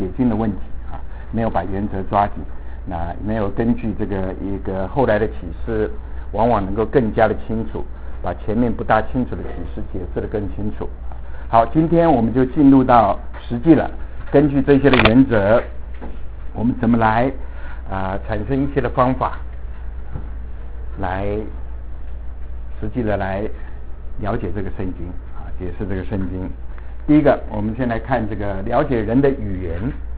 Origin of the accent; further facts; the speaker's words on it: Taiwan; moved away; 不仅是我说来自台湾来自台湾已经30多年了，大概20-30%我回台湾我听不懂他们在讲什么。